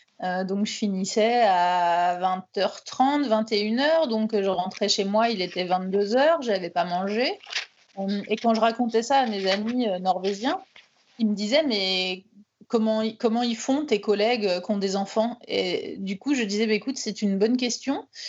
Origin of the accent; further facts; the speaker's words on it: France; now in Norway; c'est vrai qu'en tant que Français, pour nous, c'est ouf parce que c'est complètement différent.